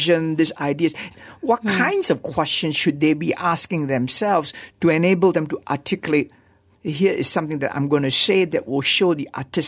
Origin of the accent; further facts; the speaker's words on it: Malaysia; I'm from Malaysia. I'm doing this production for Malaysia.